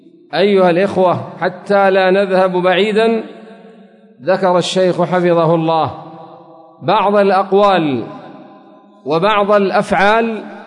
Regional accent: Yemen; والذين عندنا في اليمن ليسوا كرافضة العراق ولا كرافضة إيران

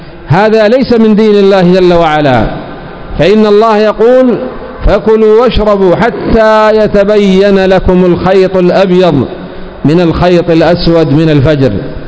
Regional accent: Yemen; يسهر كما هو الحال عندنا في اليمن

